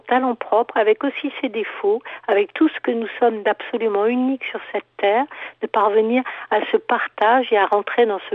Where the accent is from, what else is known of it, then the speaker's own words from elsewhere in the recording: Normandy, France; also born or lived in Morocco / Germany; Je suis née au Maroc, j'ai un peu vécu en Allemagne, j'ai passé 7 ans merveilleux en Normandie, j'étais pensionnaire à Bayeux, j'ai beaucoup arpenté les plages normandes quand j'étais petite.